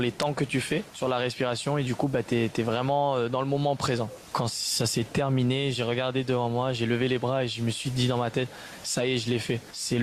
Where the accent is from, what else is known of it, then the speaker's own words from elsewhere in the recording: New Caledonia; pour toute la France et aussi la Calédonie, vu que je suis calédonien.